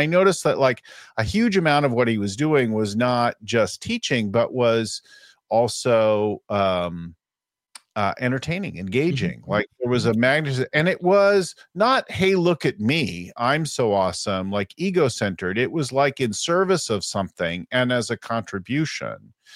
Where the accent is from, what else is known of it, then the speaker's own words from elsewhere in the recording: California, United States; I'm like, listen, I'm from California.